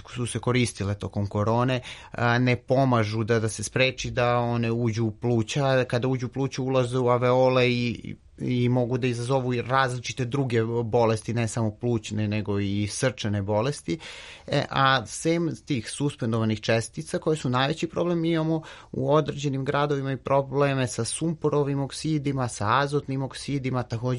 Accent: Jagodina, Pomoravlje District, Serbia; ja sam odrastao u Jagodini i dugo vremena sam mislio da je to miris zime

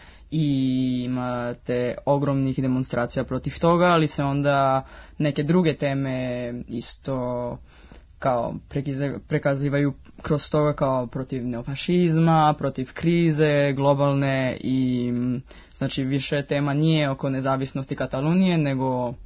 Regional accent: Paris, Île-de-France, France; ja sam odrasla u Pariz i mogu da razumem katalanski jako brzo, pošto pričam i španski.

